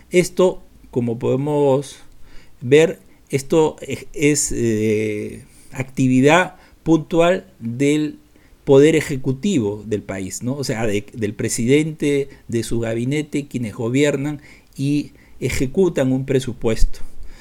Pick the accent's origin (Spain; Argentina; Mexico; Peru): Peru; Esto, por ejemplo, en mi país, Perú, lo hemos sufrido enormemente.